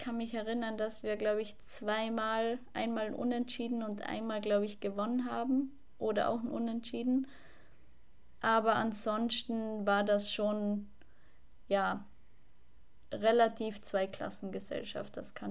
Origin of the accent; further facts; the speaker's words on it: Austria; Das war damals in, ja, Kirchbach. Das war gleich ein Nebenort in dem Ort, wo ich aufgewachsen bin.